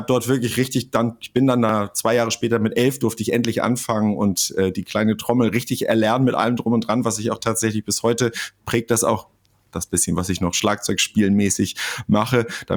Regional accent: Schleswig-Holstein, Germany; Aber ich bin im Kreis Pinneberg aufgewachsen und da zur Schule gegangen.

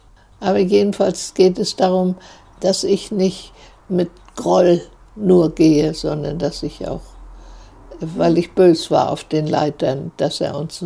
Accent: Kono, Mecklenburg-Vorpommern, Germany; born there; Und dann wurde gesucht in Kono bei Mallis, Kreis Ludwigslust, eine Stelle da, wo ich geboren bin.

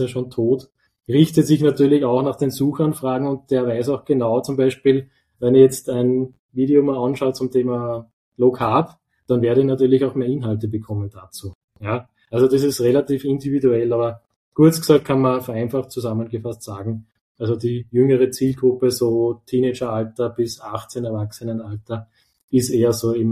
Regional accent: Upper Austria, Austria; now in Vienna, Austria; bei uns in Wien ist ja durchaus eine Institution, ich bin ja Oberösterreicher.

